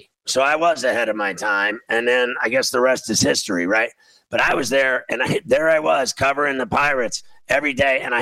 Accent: Pittsburgh, Pennsylvania, United States; And as a kid growing up in Pittsburgh, I just, you know, it was just every year, it was the suffering at the hands of the Mets.

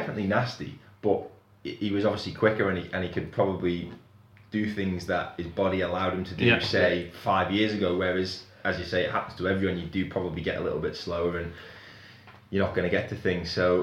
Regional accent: Peel, Isle of Man; it's probably going to sound biased, obviously, because we're from Peel

